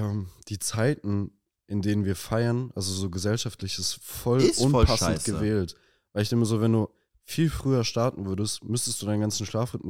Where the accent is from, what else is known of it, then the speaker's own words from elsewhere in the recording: Dortmund, North Rhine-Westphalia, Germany; Dortmund.